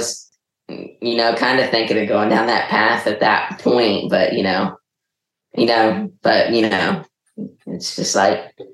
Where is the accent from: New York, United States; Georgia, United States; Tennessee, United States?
Tennessee, United States; Knoxville; Yeah, and we're from Knoxville